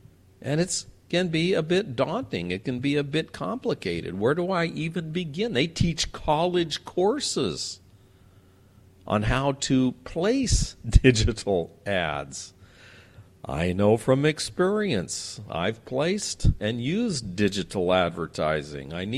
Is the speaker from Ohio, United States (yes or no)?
no; California, United States; I know, I'm from California.